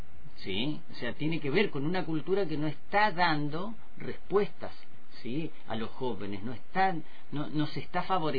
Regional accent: General Roca, Río Negro, Argentina; yo me crié acá en Roca, acá en Barrio Aeroclub

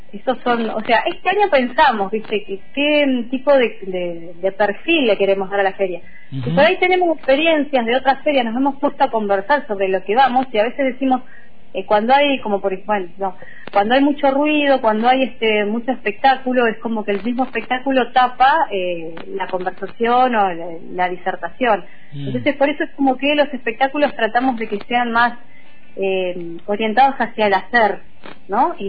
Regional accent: Bahía Blanca, Buenos Aires Province, Argentina; yo me vengo de Bahía Blanca, ¿no? Cuando llego acá a mí me sorprende la cantidad de movida que hay

